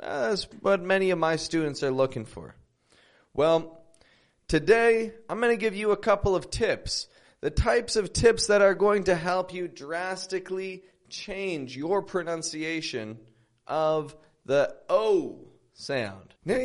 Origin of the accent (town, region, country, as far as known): Toronto, Ontario, Canada; now in Mexico